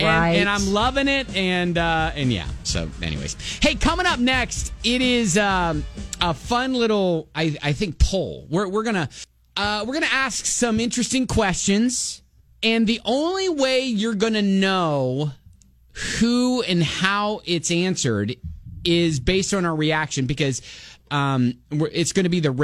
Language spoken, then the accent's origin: English; Columbus, Ohio, United States; I am from Columbus, and when we are born, we are given a tattoo of a Buckeye leaf on our foot.